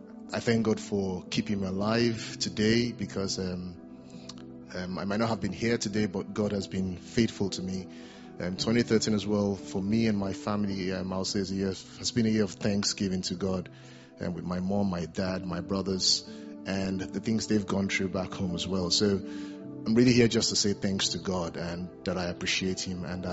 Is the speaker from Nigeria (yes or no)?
yes; Nigeria; now in United Kingdom; living in the UK, sometimes you tend to, well, for me personally, I am from Nigeria